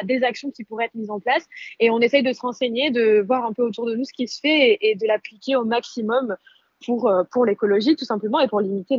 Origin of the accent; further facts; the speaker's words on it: Nice, Provence-Alpes-Côte d'Azur, France; quand on est niçois, on connaît le Théâtre de Verdure et on sait à quel point c'est magnifique